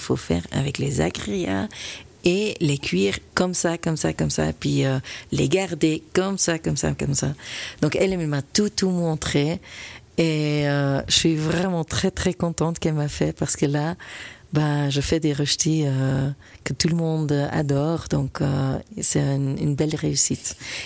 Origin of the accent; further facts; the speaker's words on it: Belgium; une petite touche, parce qu'on est belge, une petite touche flamande